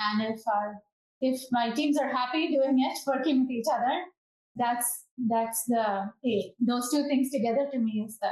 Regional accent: India; moved away as an adult; now in United States; I grew up in India and I moved here to pursue a master's in computer science.

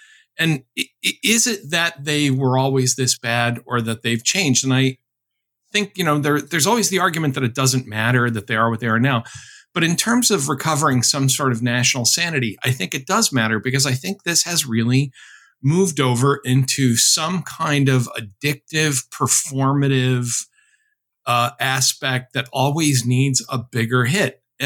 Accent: Chicopee, Massachusetts, United States; or my home, my hometown of Chicopee, Massachusetts, both derived from Native American words.

